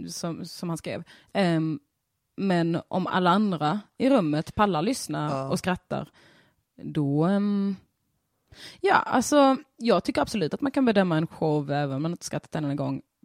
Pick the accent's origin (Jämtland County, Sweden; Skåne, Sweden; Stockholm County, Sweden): Skåne, Sweden; accent: Scanian; Mitt fullt rörliga, underbart rörliga ansikte. Och min sjungande skånska då